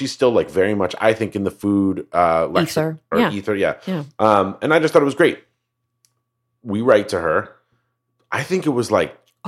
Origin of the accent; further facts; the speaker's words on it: Colorado, United States; the weird part is like I'm from Colorado.